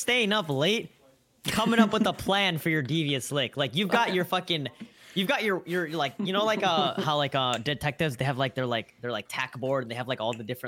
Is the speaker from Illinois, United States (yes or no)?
yes; Chicago, Illinois, United States; I'm not even a Bears fan, dude, and I was born and raised in Chicago.